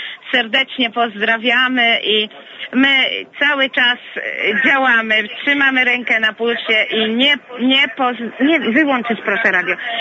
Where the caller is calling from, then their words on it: Świebodzin, Lubusz Voivodeship, Poland; jesteśmy grupą ze Świebodzina, wracamy z Częstochowy i jeszcze mamy do domu tak z półtorej godziny jazdy